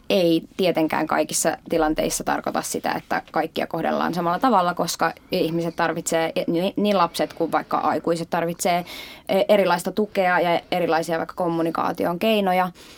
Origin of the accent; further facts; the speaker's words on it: Turku, Southwest Finland, Finland; mä oon kotoisin Turusta, Suomesta